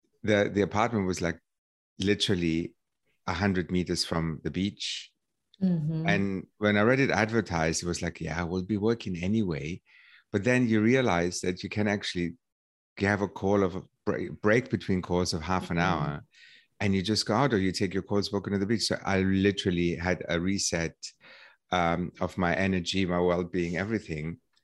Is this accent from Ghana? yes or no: no; Germany; when I grew up in Germany